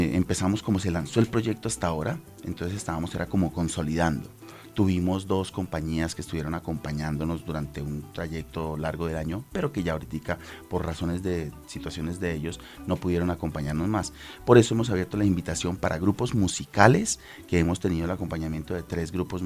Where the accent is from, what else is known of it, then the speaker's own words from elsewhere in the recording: Bogotá, Colombia; como bogotanos y como colombianos